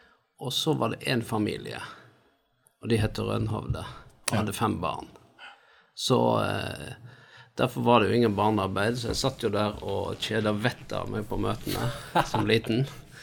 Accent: Vaksdal, Vestland, Norway; also born or lived in Voss; Jeg er 64-modell, det betyr 55 år akkurat nå. Så jeg er født på Voss, men jeg er ikke ekte vossing. Mm. Halvt vossing, vokst opp utenfor Bergen, en liten bygd som heter Vaksdal.

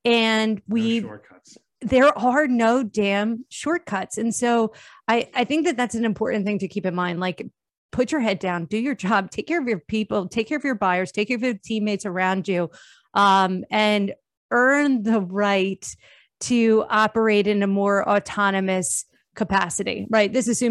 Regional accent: New Jersey, United States; I'm from Jersey.

